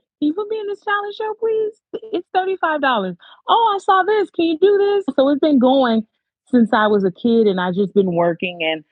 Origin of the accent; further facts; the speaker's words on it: Watts, California, United States; I am born and raised in Watts, California.